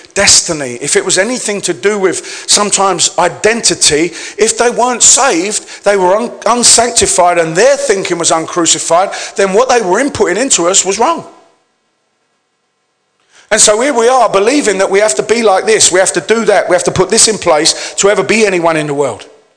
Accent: London, United Kingdom; I come from the East End of London and I was an ethnic minority.

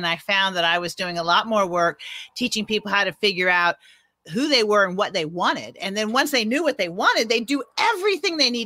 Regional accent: Washington, District of Columbia, United States; I'm from Washington, D.C., you know, where the answer to the question, you know, who are you, is always what do you do?

